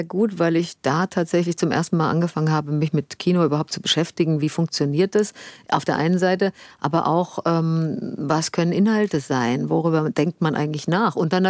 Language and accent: German; Bad Nauheim, Hesse, Germany; meine Kindheit war behütet in der Überschaubarkeit so einer Provinzstadt. Und ich fand das wirklich schön in Bad Nauheim. Es ist ja auch ein schönes Städtchen.